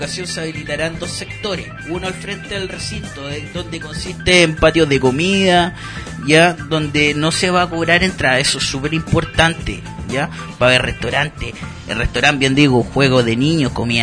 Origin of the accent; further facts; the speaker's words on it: Chile; Pero así somos los chilenos